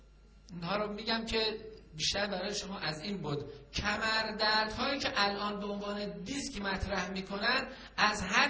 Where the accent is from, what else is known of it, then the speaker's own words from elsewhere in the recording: Iran; به عنوان یک مسلمان و به عنوان یک ایرانی